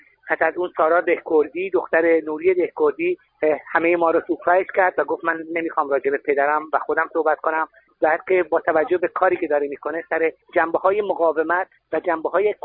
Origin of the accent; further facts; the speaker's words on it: Germany; ما در آلمانی بزرگ شدیم که هر روز بعد از 60 سال از وقایع نازی ها و اونها تحلیل های جدید، دکومنت های جدید و خاطرات جدید تعریف میشه